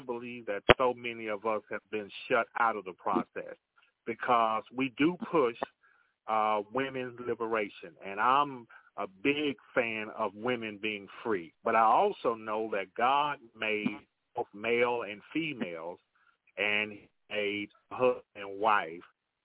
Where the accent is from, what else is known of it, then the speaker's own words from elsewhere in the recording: Mississippi, United States; now in Chicago, United States; And I grew up in Mississippi, not far from the murder site of Emmett Till, about 8 miles from that site.